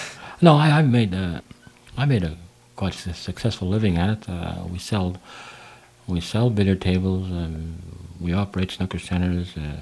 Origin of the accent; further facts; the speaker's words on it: Maniwaki, Quebec, Canada; I'm from Maniwaki. I was born on the reserve.